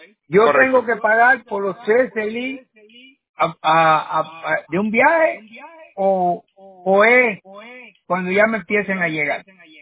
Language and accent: Spanish; Cuba; moved away as an adult; Yo llevo en este país 62 años. Vine de Cuba.